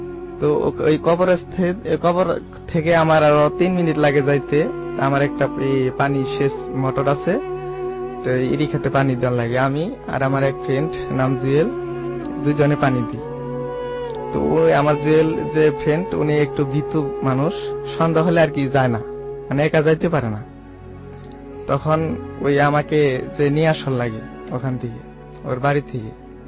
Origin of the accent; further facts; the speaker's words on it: Tangail, Dhaka Division, Bangladesh; টাঙ্গাইল থেকে রাথুরে গ্রাম।